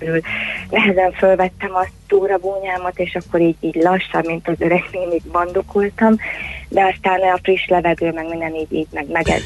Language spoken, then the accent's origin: Hungarian; Budapest, Hungary; tehát én pesti vagyok, és akkor Pesten aludtam magamnál.